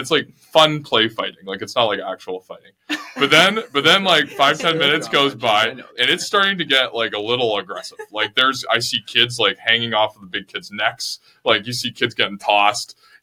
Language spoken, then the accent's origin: English; Collingwood, Ontario, Canada; It was back in my hometown of Collingwood, Ontario.